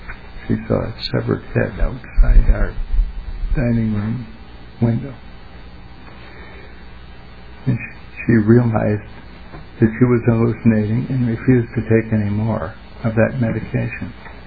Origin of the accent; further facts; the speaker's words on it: Michigan, United States; Last November, my home state of Michigan became the 13th state to approve the medical use of marijuana.